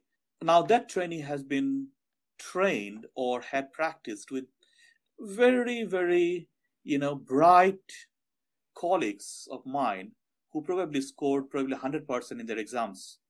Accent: England, United Kingdom; born and brought up in England or in the UK

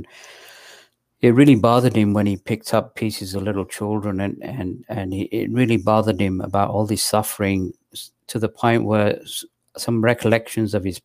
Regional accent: England, United Kingdom; also born or lived in South Asia; coming from South Asia, even though I was raised in England

